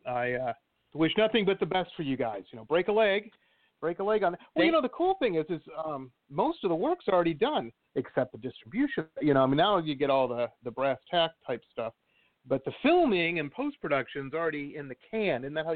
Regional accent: Detroit, Michigan, United States; I know some of my listeners are in from my hometown, Detroit, that's only a 6-hour drive.

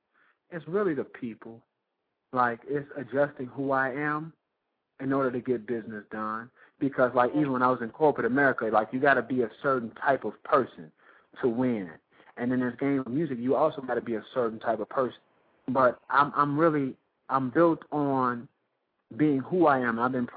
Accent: Detroit, Michigan, United States; Because, honestly, I'm from Detroit, so I wasn't a big hip-hop fan when I was young because I come from a single-parent home

